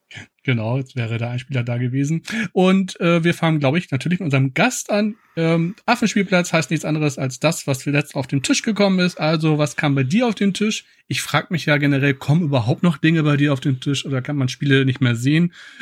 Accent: Hamburg, Germany; Ich kenne ja immer nur das Würfel und Zucker hier als Hamburger

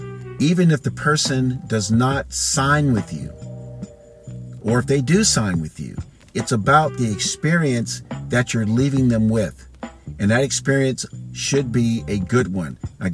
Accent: Fort Myers, Florida, United States; born there; even in Florida, where I was born down in Fort Myers

